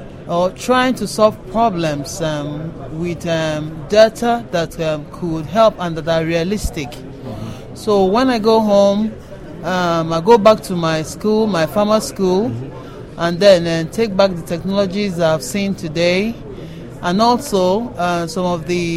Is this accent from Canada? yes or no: no; Imo, Nigeria; I'm from Nigeria, that's West Africa. I'm from Imo State, precisely.